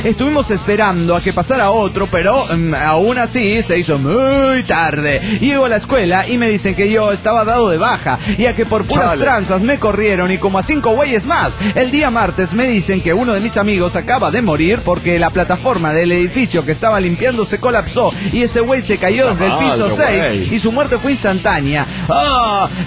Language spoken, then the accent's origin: Spanish; Delta, Colorado, United States; de Delta Colorado.